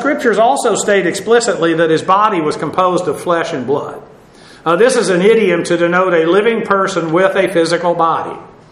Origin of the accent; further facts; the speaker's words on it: Massachusetts, United States; born there; I think I was born in Massachusetts.